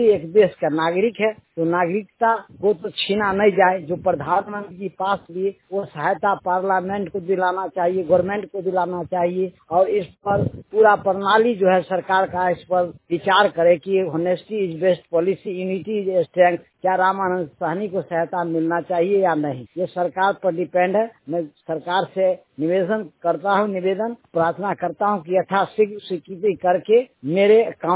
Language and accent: Hindi; Bihar, India; ग्राम पंचायत बाजू बम्बैया, खंड जिला समस्त बिहार का रहने वाला हूँ।